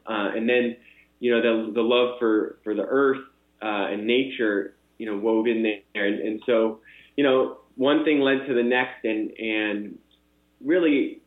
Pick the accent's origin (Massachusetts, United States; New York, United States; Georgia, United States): Massachusetts, United States; Boston; I grew up in the Boston area and in a Jewish household, and we celebrated the Friday night Sabbath